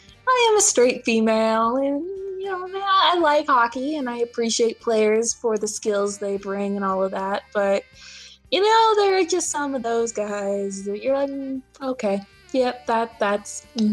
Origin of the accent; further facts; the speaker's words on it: Colorado, United States; I'm from Colorado and grew up in the golden era age.